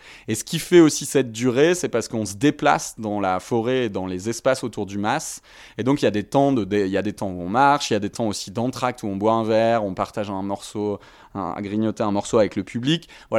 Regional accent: Saint-Maurice-de-Ventalon, Occitanie, France; Tous les étés à Saint-Maurice-de-Ventalon, là d'où je viens, à côté du pont de Montvert.

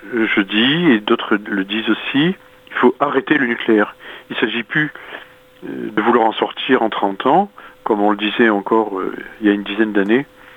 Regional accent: Belgium; en France ou près de chez nous en Belgique

